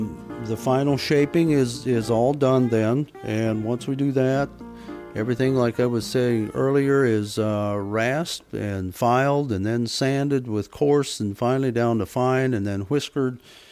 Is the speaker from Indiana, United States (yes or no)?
yes; Indiana, United States; That piece of wood comes from the home place where I grew up in Indiana.